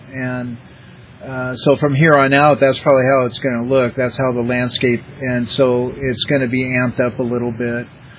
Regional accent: Everett, Washington, United States; in my hometown of Everett, Washington, there was a strip mall, a big mall, not a strip mall.

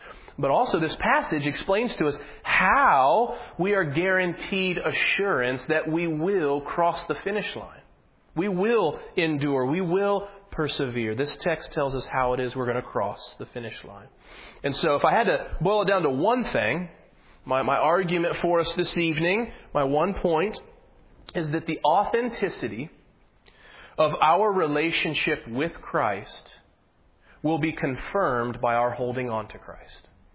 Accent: Indianapolis, Indiana, United States; Well, I grew up in Indianapolis, been here my whole life.

